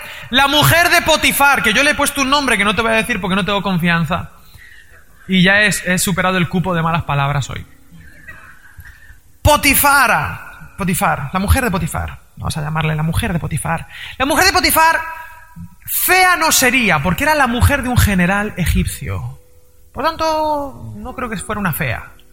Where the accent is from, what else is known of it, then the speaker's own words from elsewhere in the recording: Spain; yo que soy español y soy un poco bestia